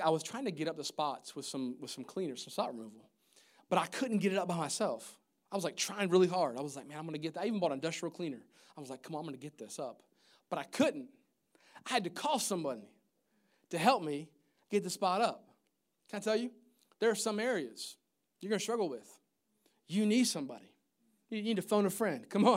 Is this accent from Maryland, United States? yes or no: yes; Maryland, United States; I grew up in Maryland. I'm kind of used to the seasons and used to the cold weather.